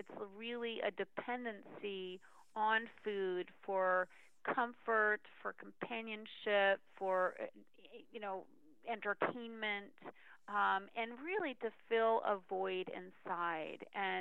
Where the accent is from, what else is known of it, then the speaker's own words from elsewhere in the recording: Northeast, United States; I'm from the Northeast, so it was Friendly's up there.